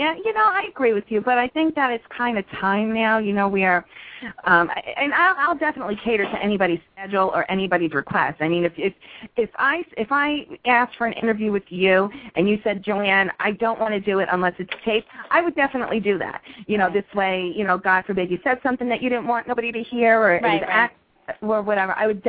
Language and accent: English; Yonkers, New York, United States; moved away; also born or lived in Fort Lauderdale, Florida; But, you know, we moved from – I'm from Yonkers, okay, and then I moved to Florida